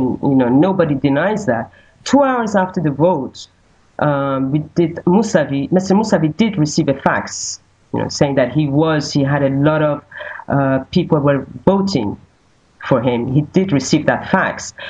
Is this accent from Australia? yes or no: no; Iran; also born or lived in London; now in France; I did live in London for about 7 years before Paris. But France has been my hometown for the last, since 1981. I'm in touch. I go back to Iran every 3 months.